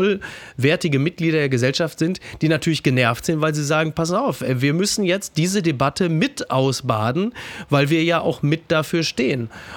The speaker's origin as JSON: {"language": "German", "town": "Castrop-Rauxel", "region": "North Rhine-Westphalia", "country": "Germany", "said": "ich komme aus Castrop-Rauxel, also unweit von Datteln"}